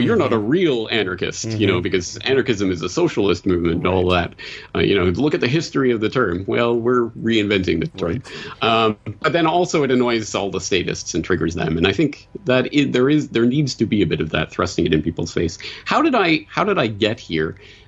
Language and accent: English; Alberta, Canada; I grew up in Alberta, which is the Texas of the North